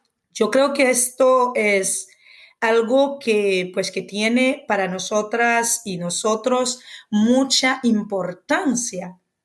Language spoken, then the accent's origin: Spanish; Haiti; y ya sabes que yo he vivido en otros países de misión y todo, pero he regresado en mi tierra porque la amo mucho